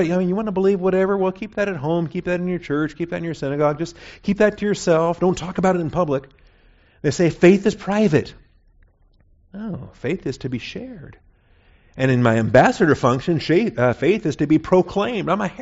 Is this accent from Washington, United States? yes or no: yes; Seattle, Washington, United States; I grew up in Seattle, Washington at Evergreen Baptist Church.